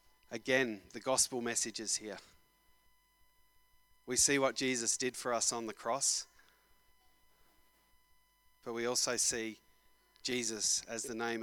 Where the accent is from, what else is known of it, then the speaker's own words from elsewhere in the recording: East Coast, Australia; also born or lived in New Zealand; now in Perth, Australia; my family from New Zealand rather, back to Australia, to a place we'd never been before, to Perth. I grew up on the East Coast, forgive me, but we're here now.